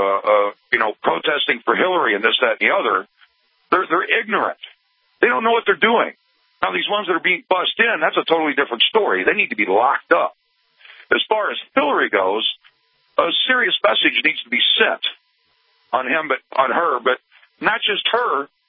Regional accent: Peavey, Missouri, United States; I'm actually from Peavey, Missouri, but I'm in a truck sitting out here in Ohio waiting to get loaded.

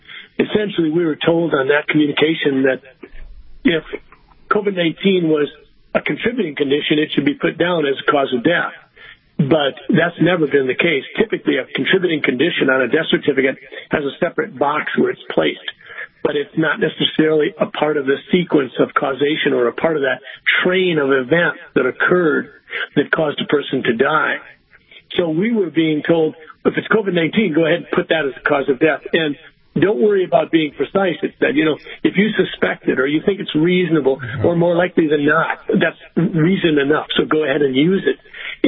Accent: Sleepy Eye, Minnesota, United States; whether it's where I grew up in Sleepy Eye

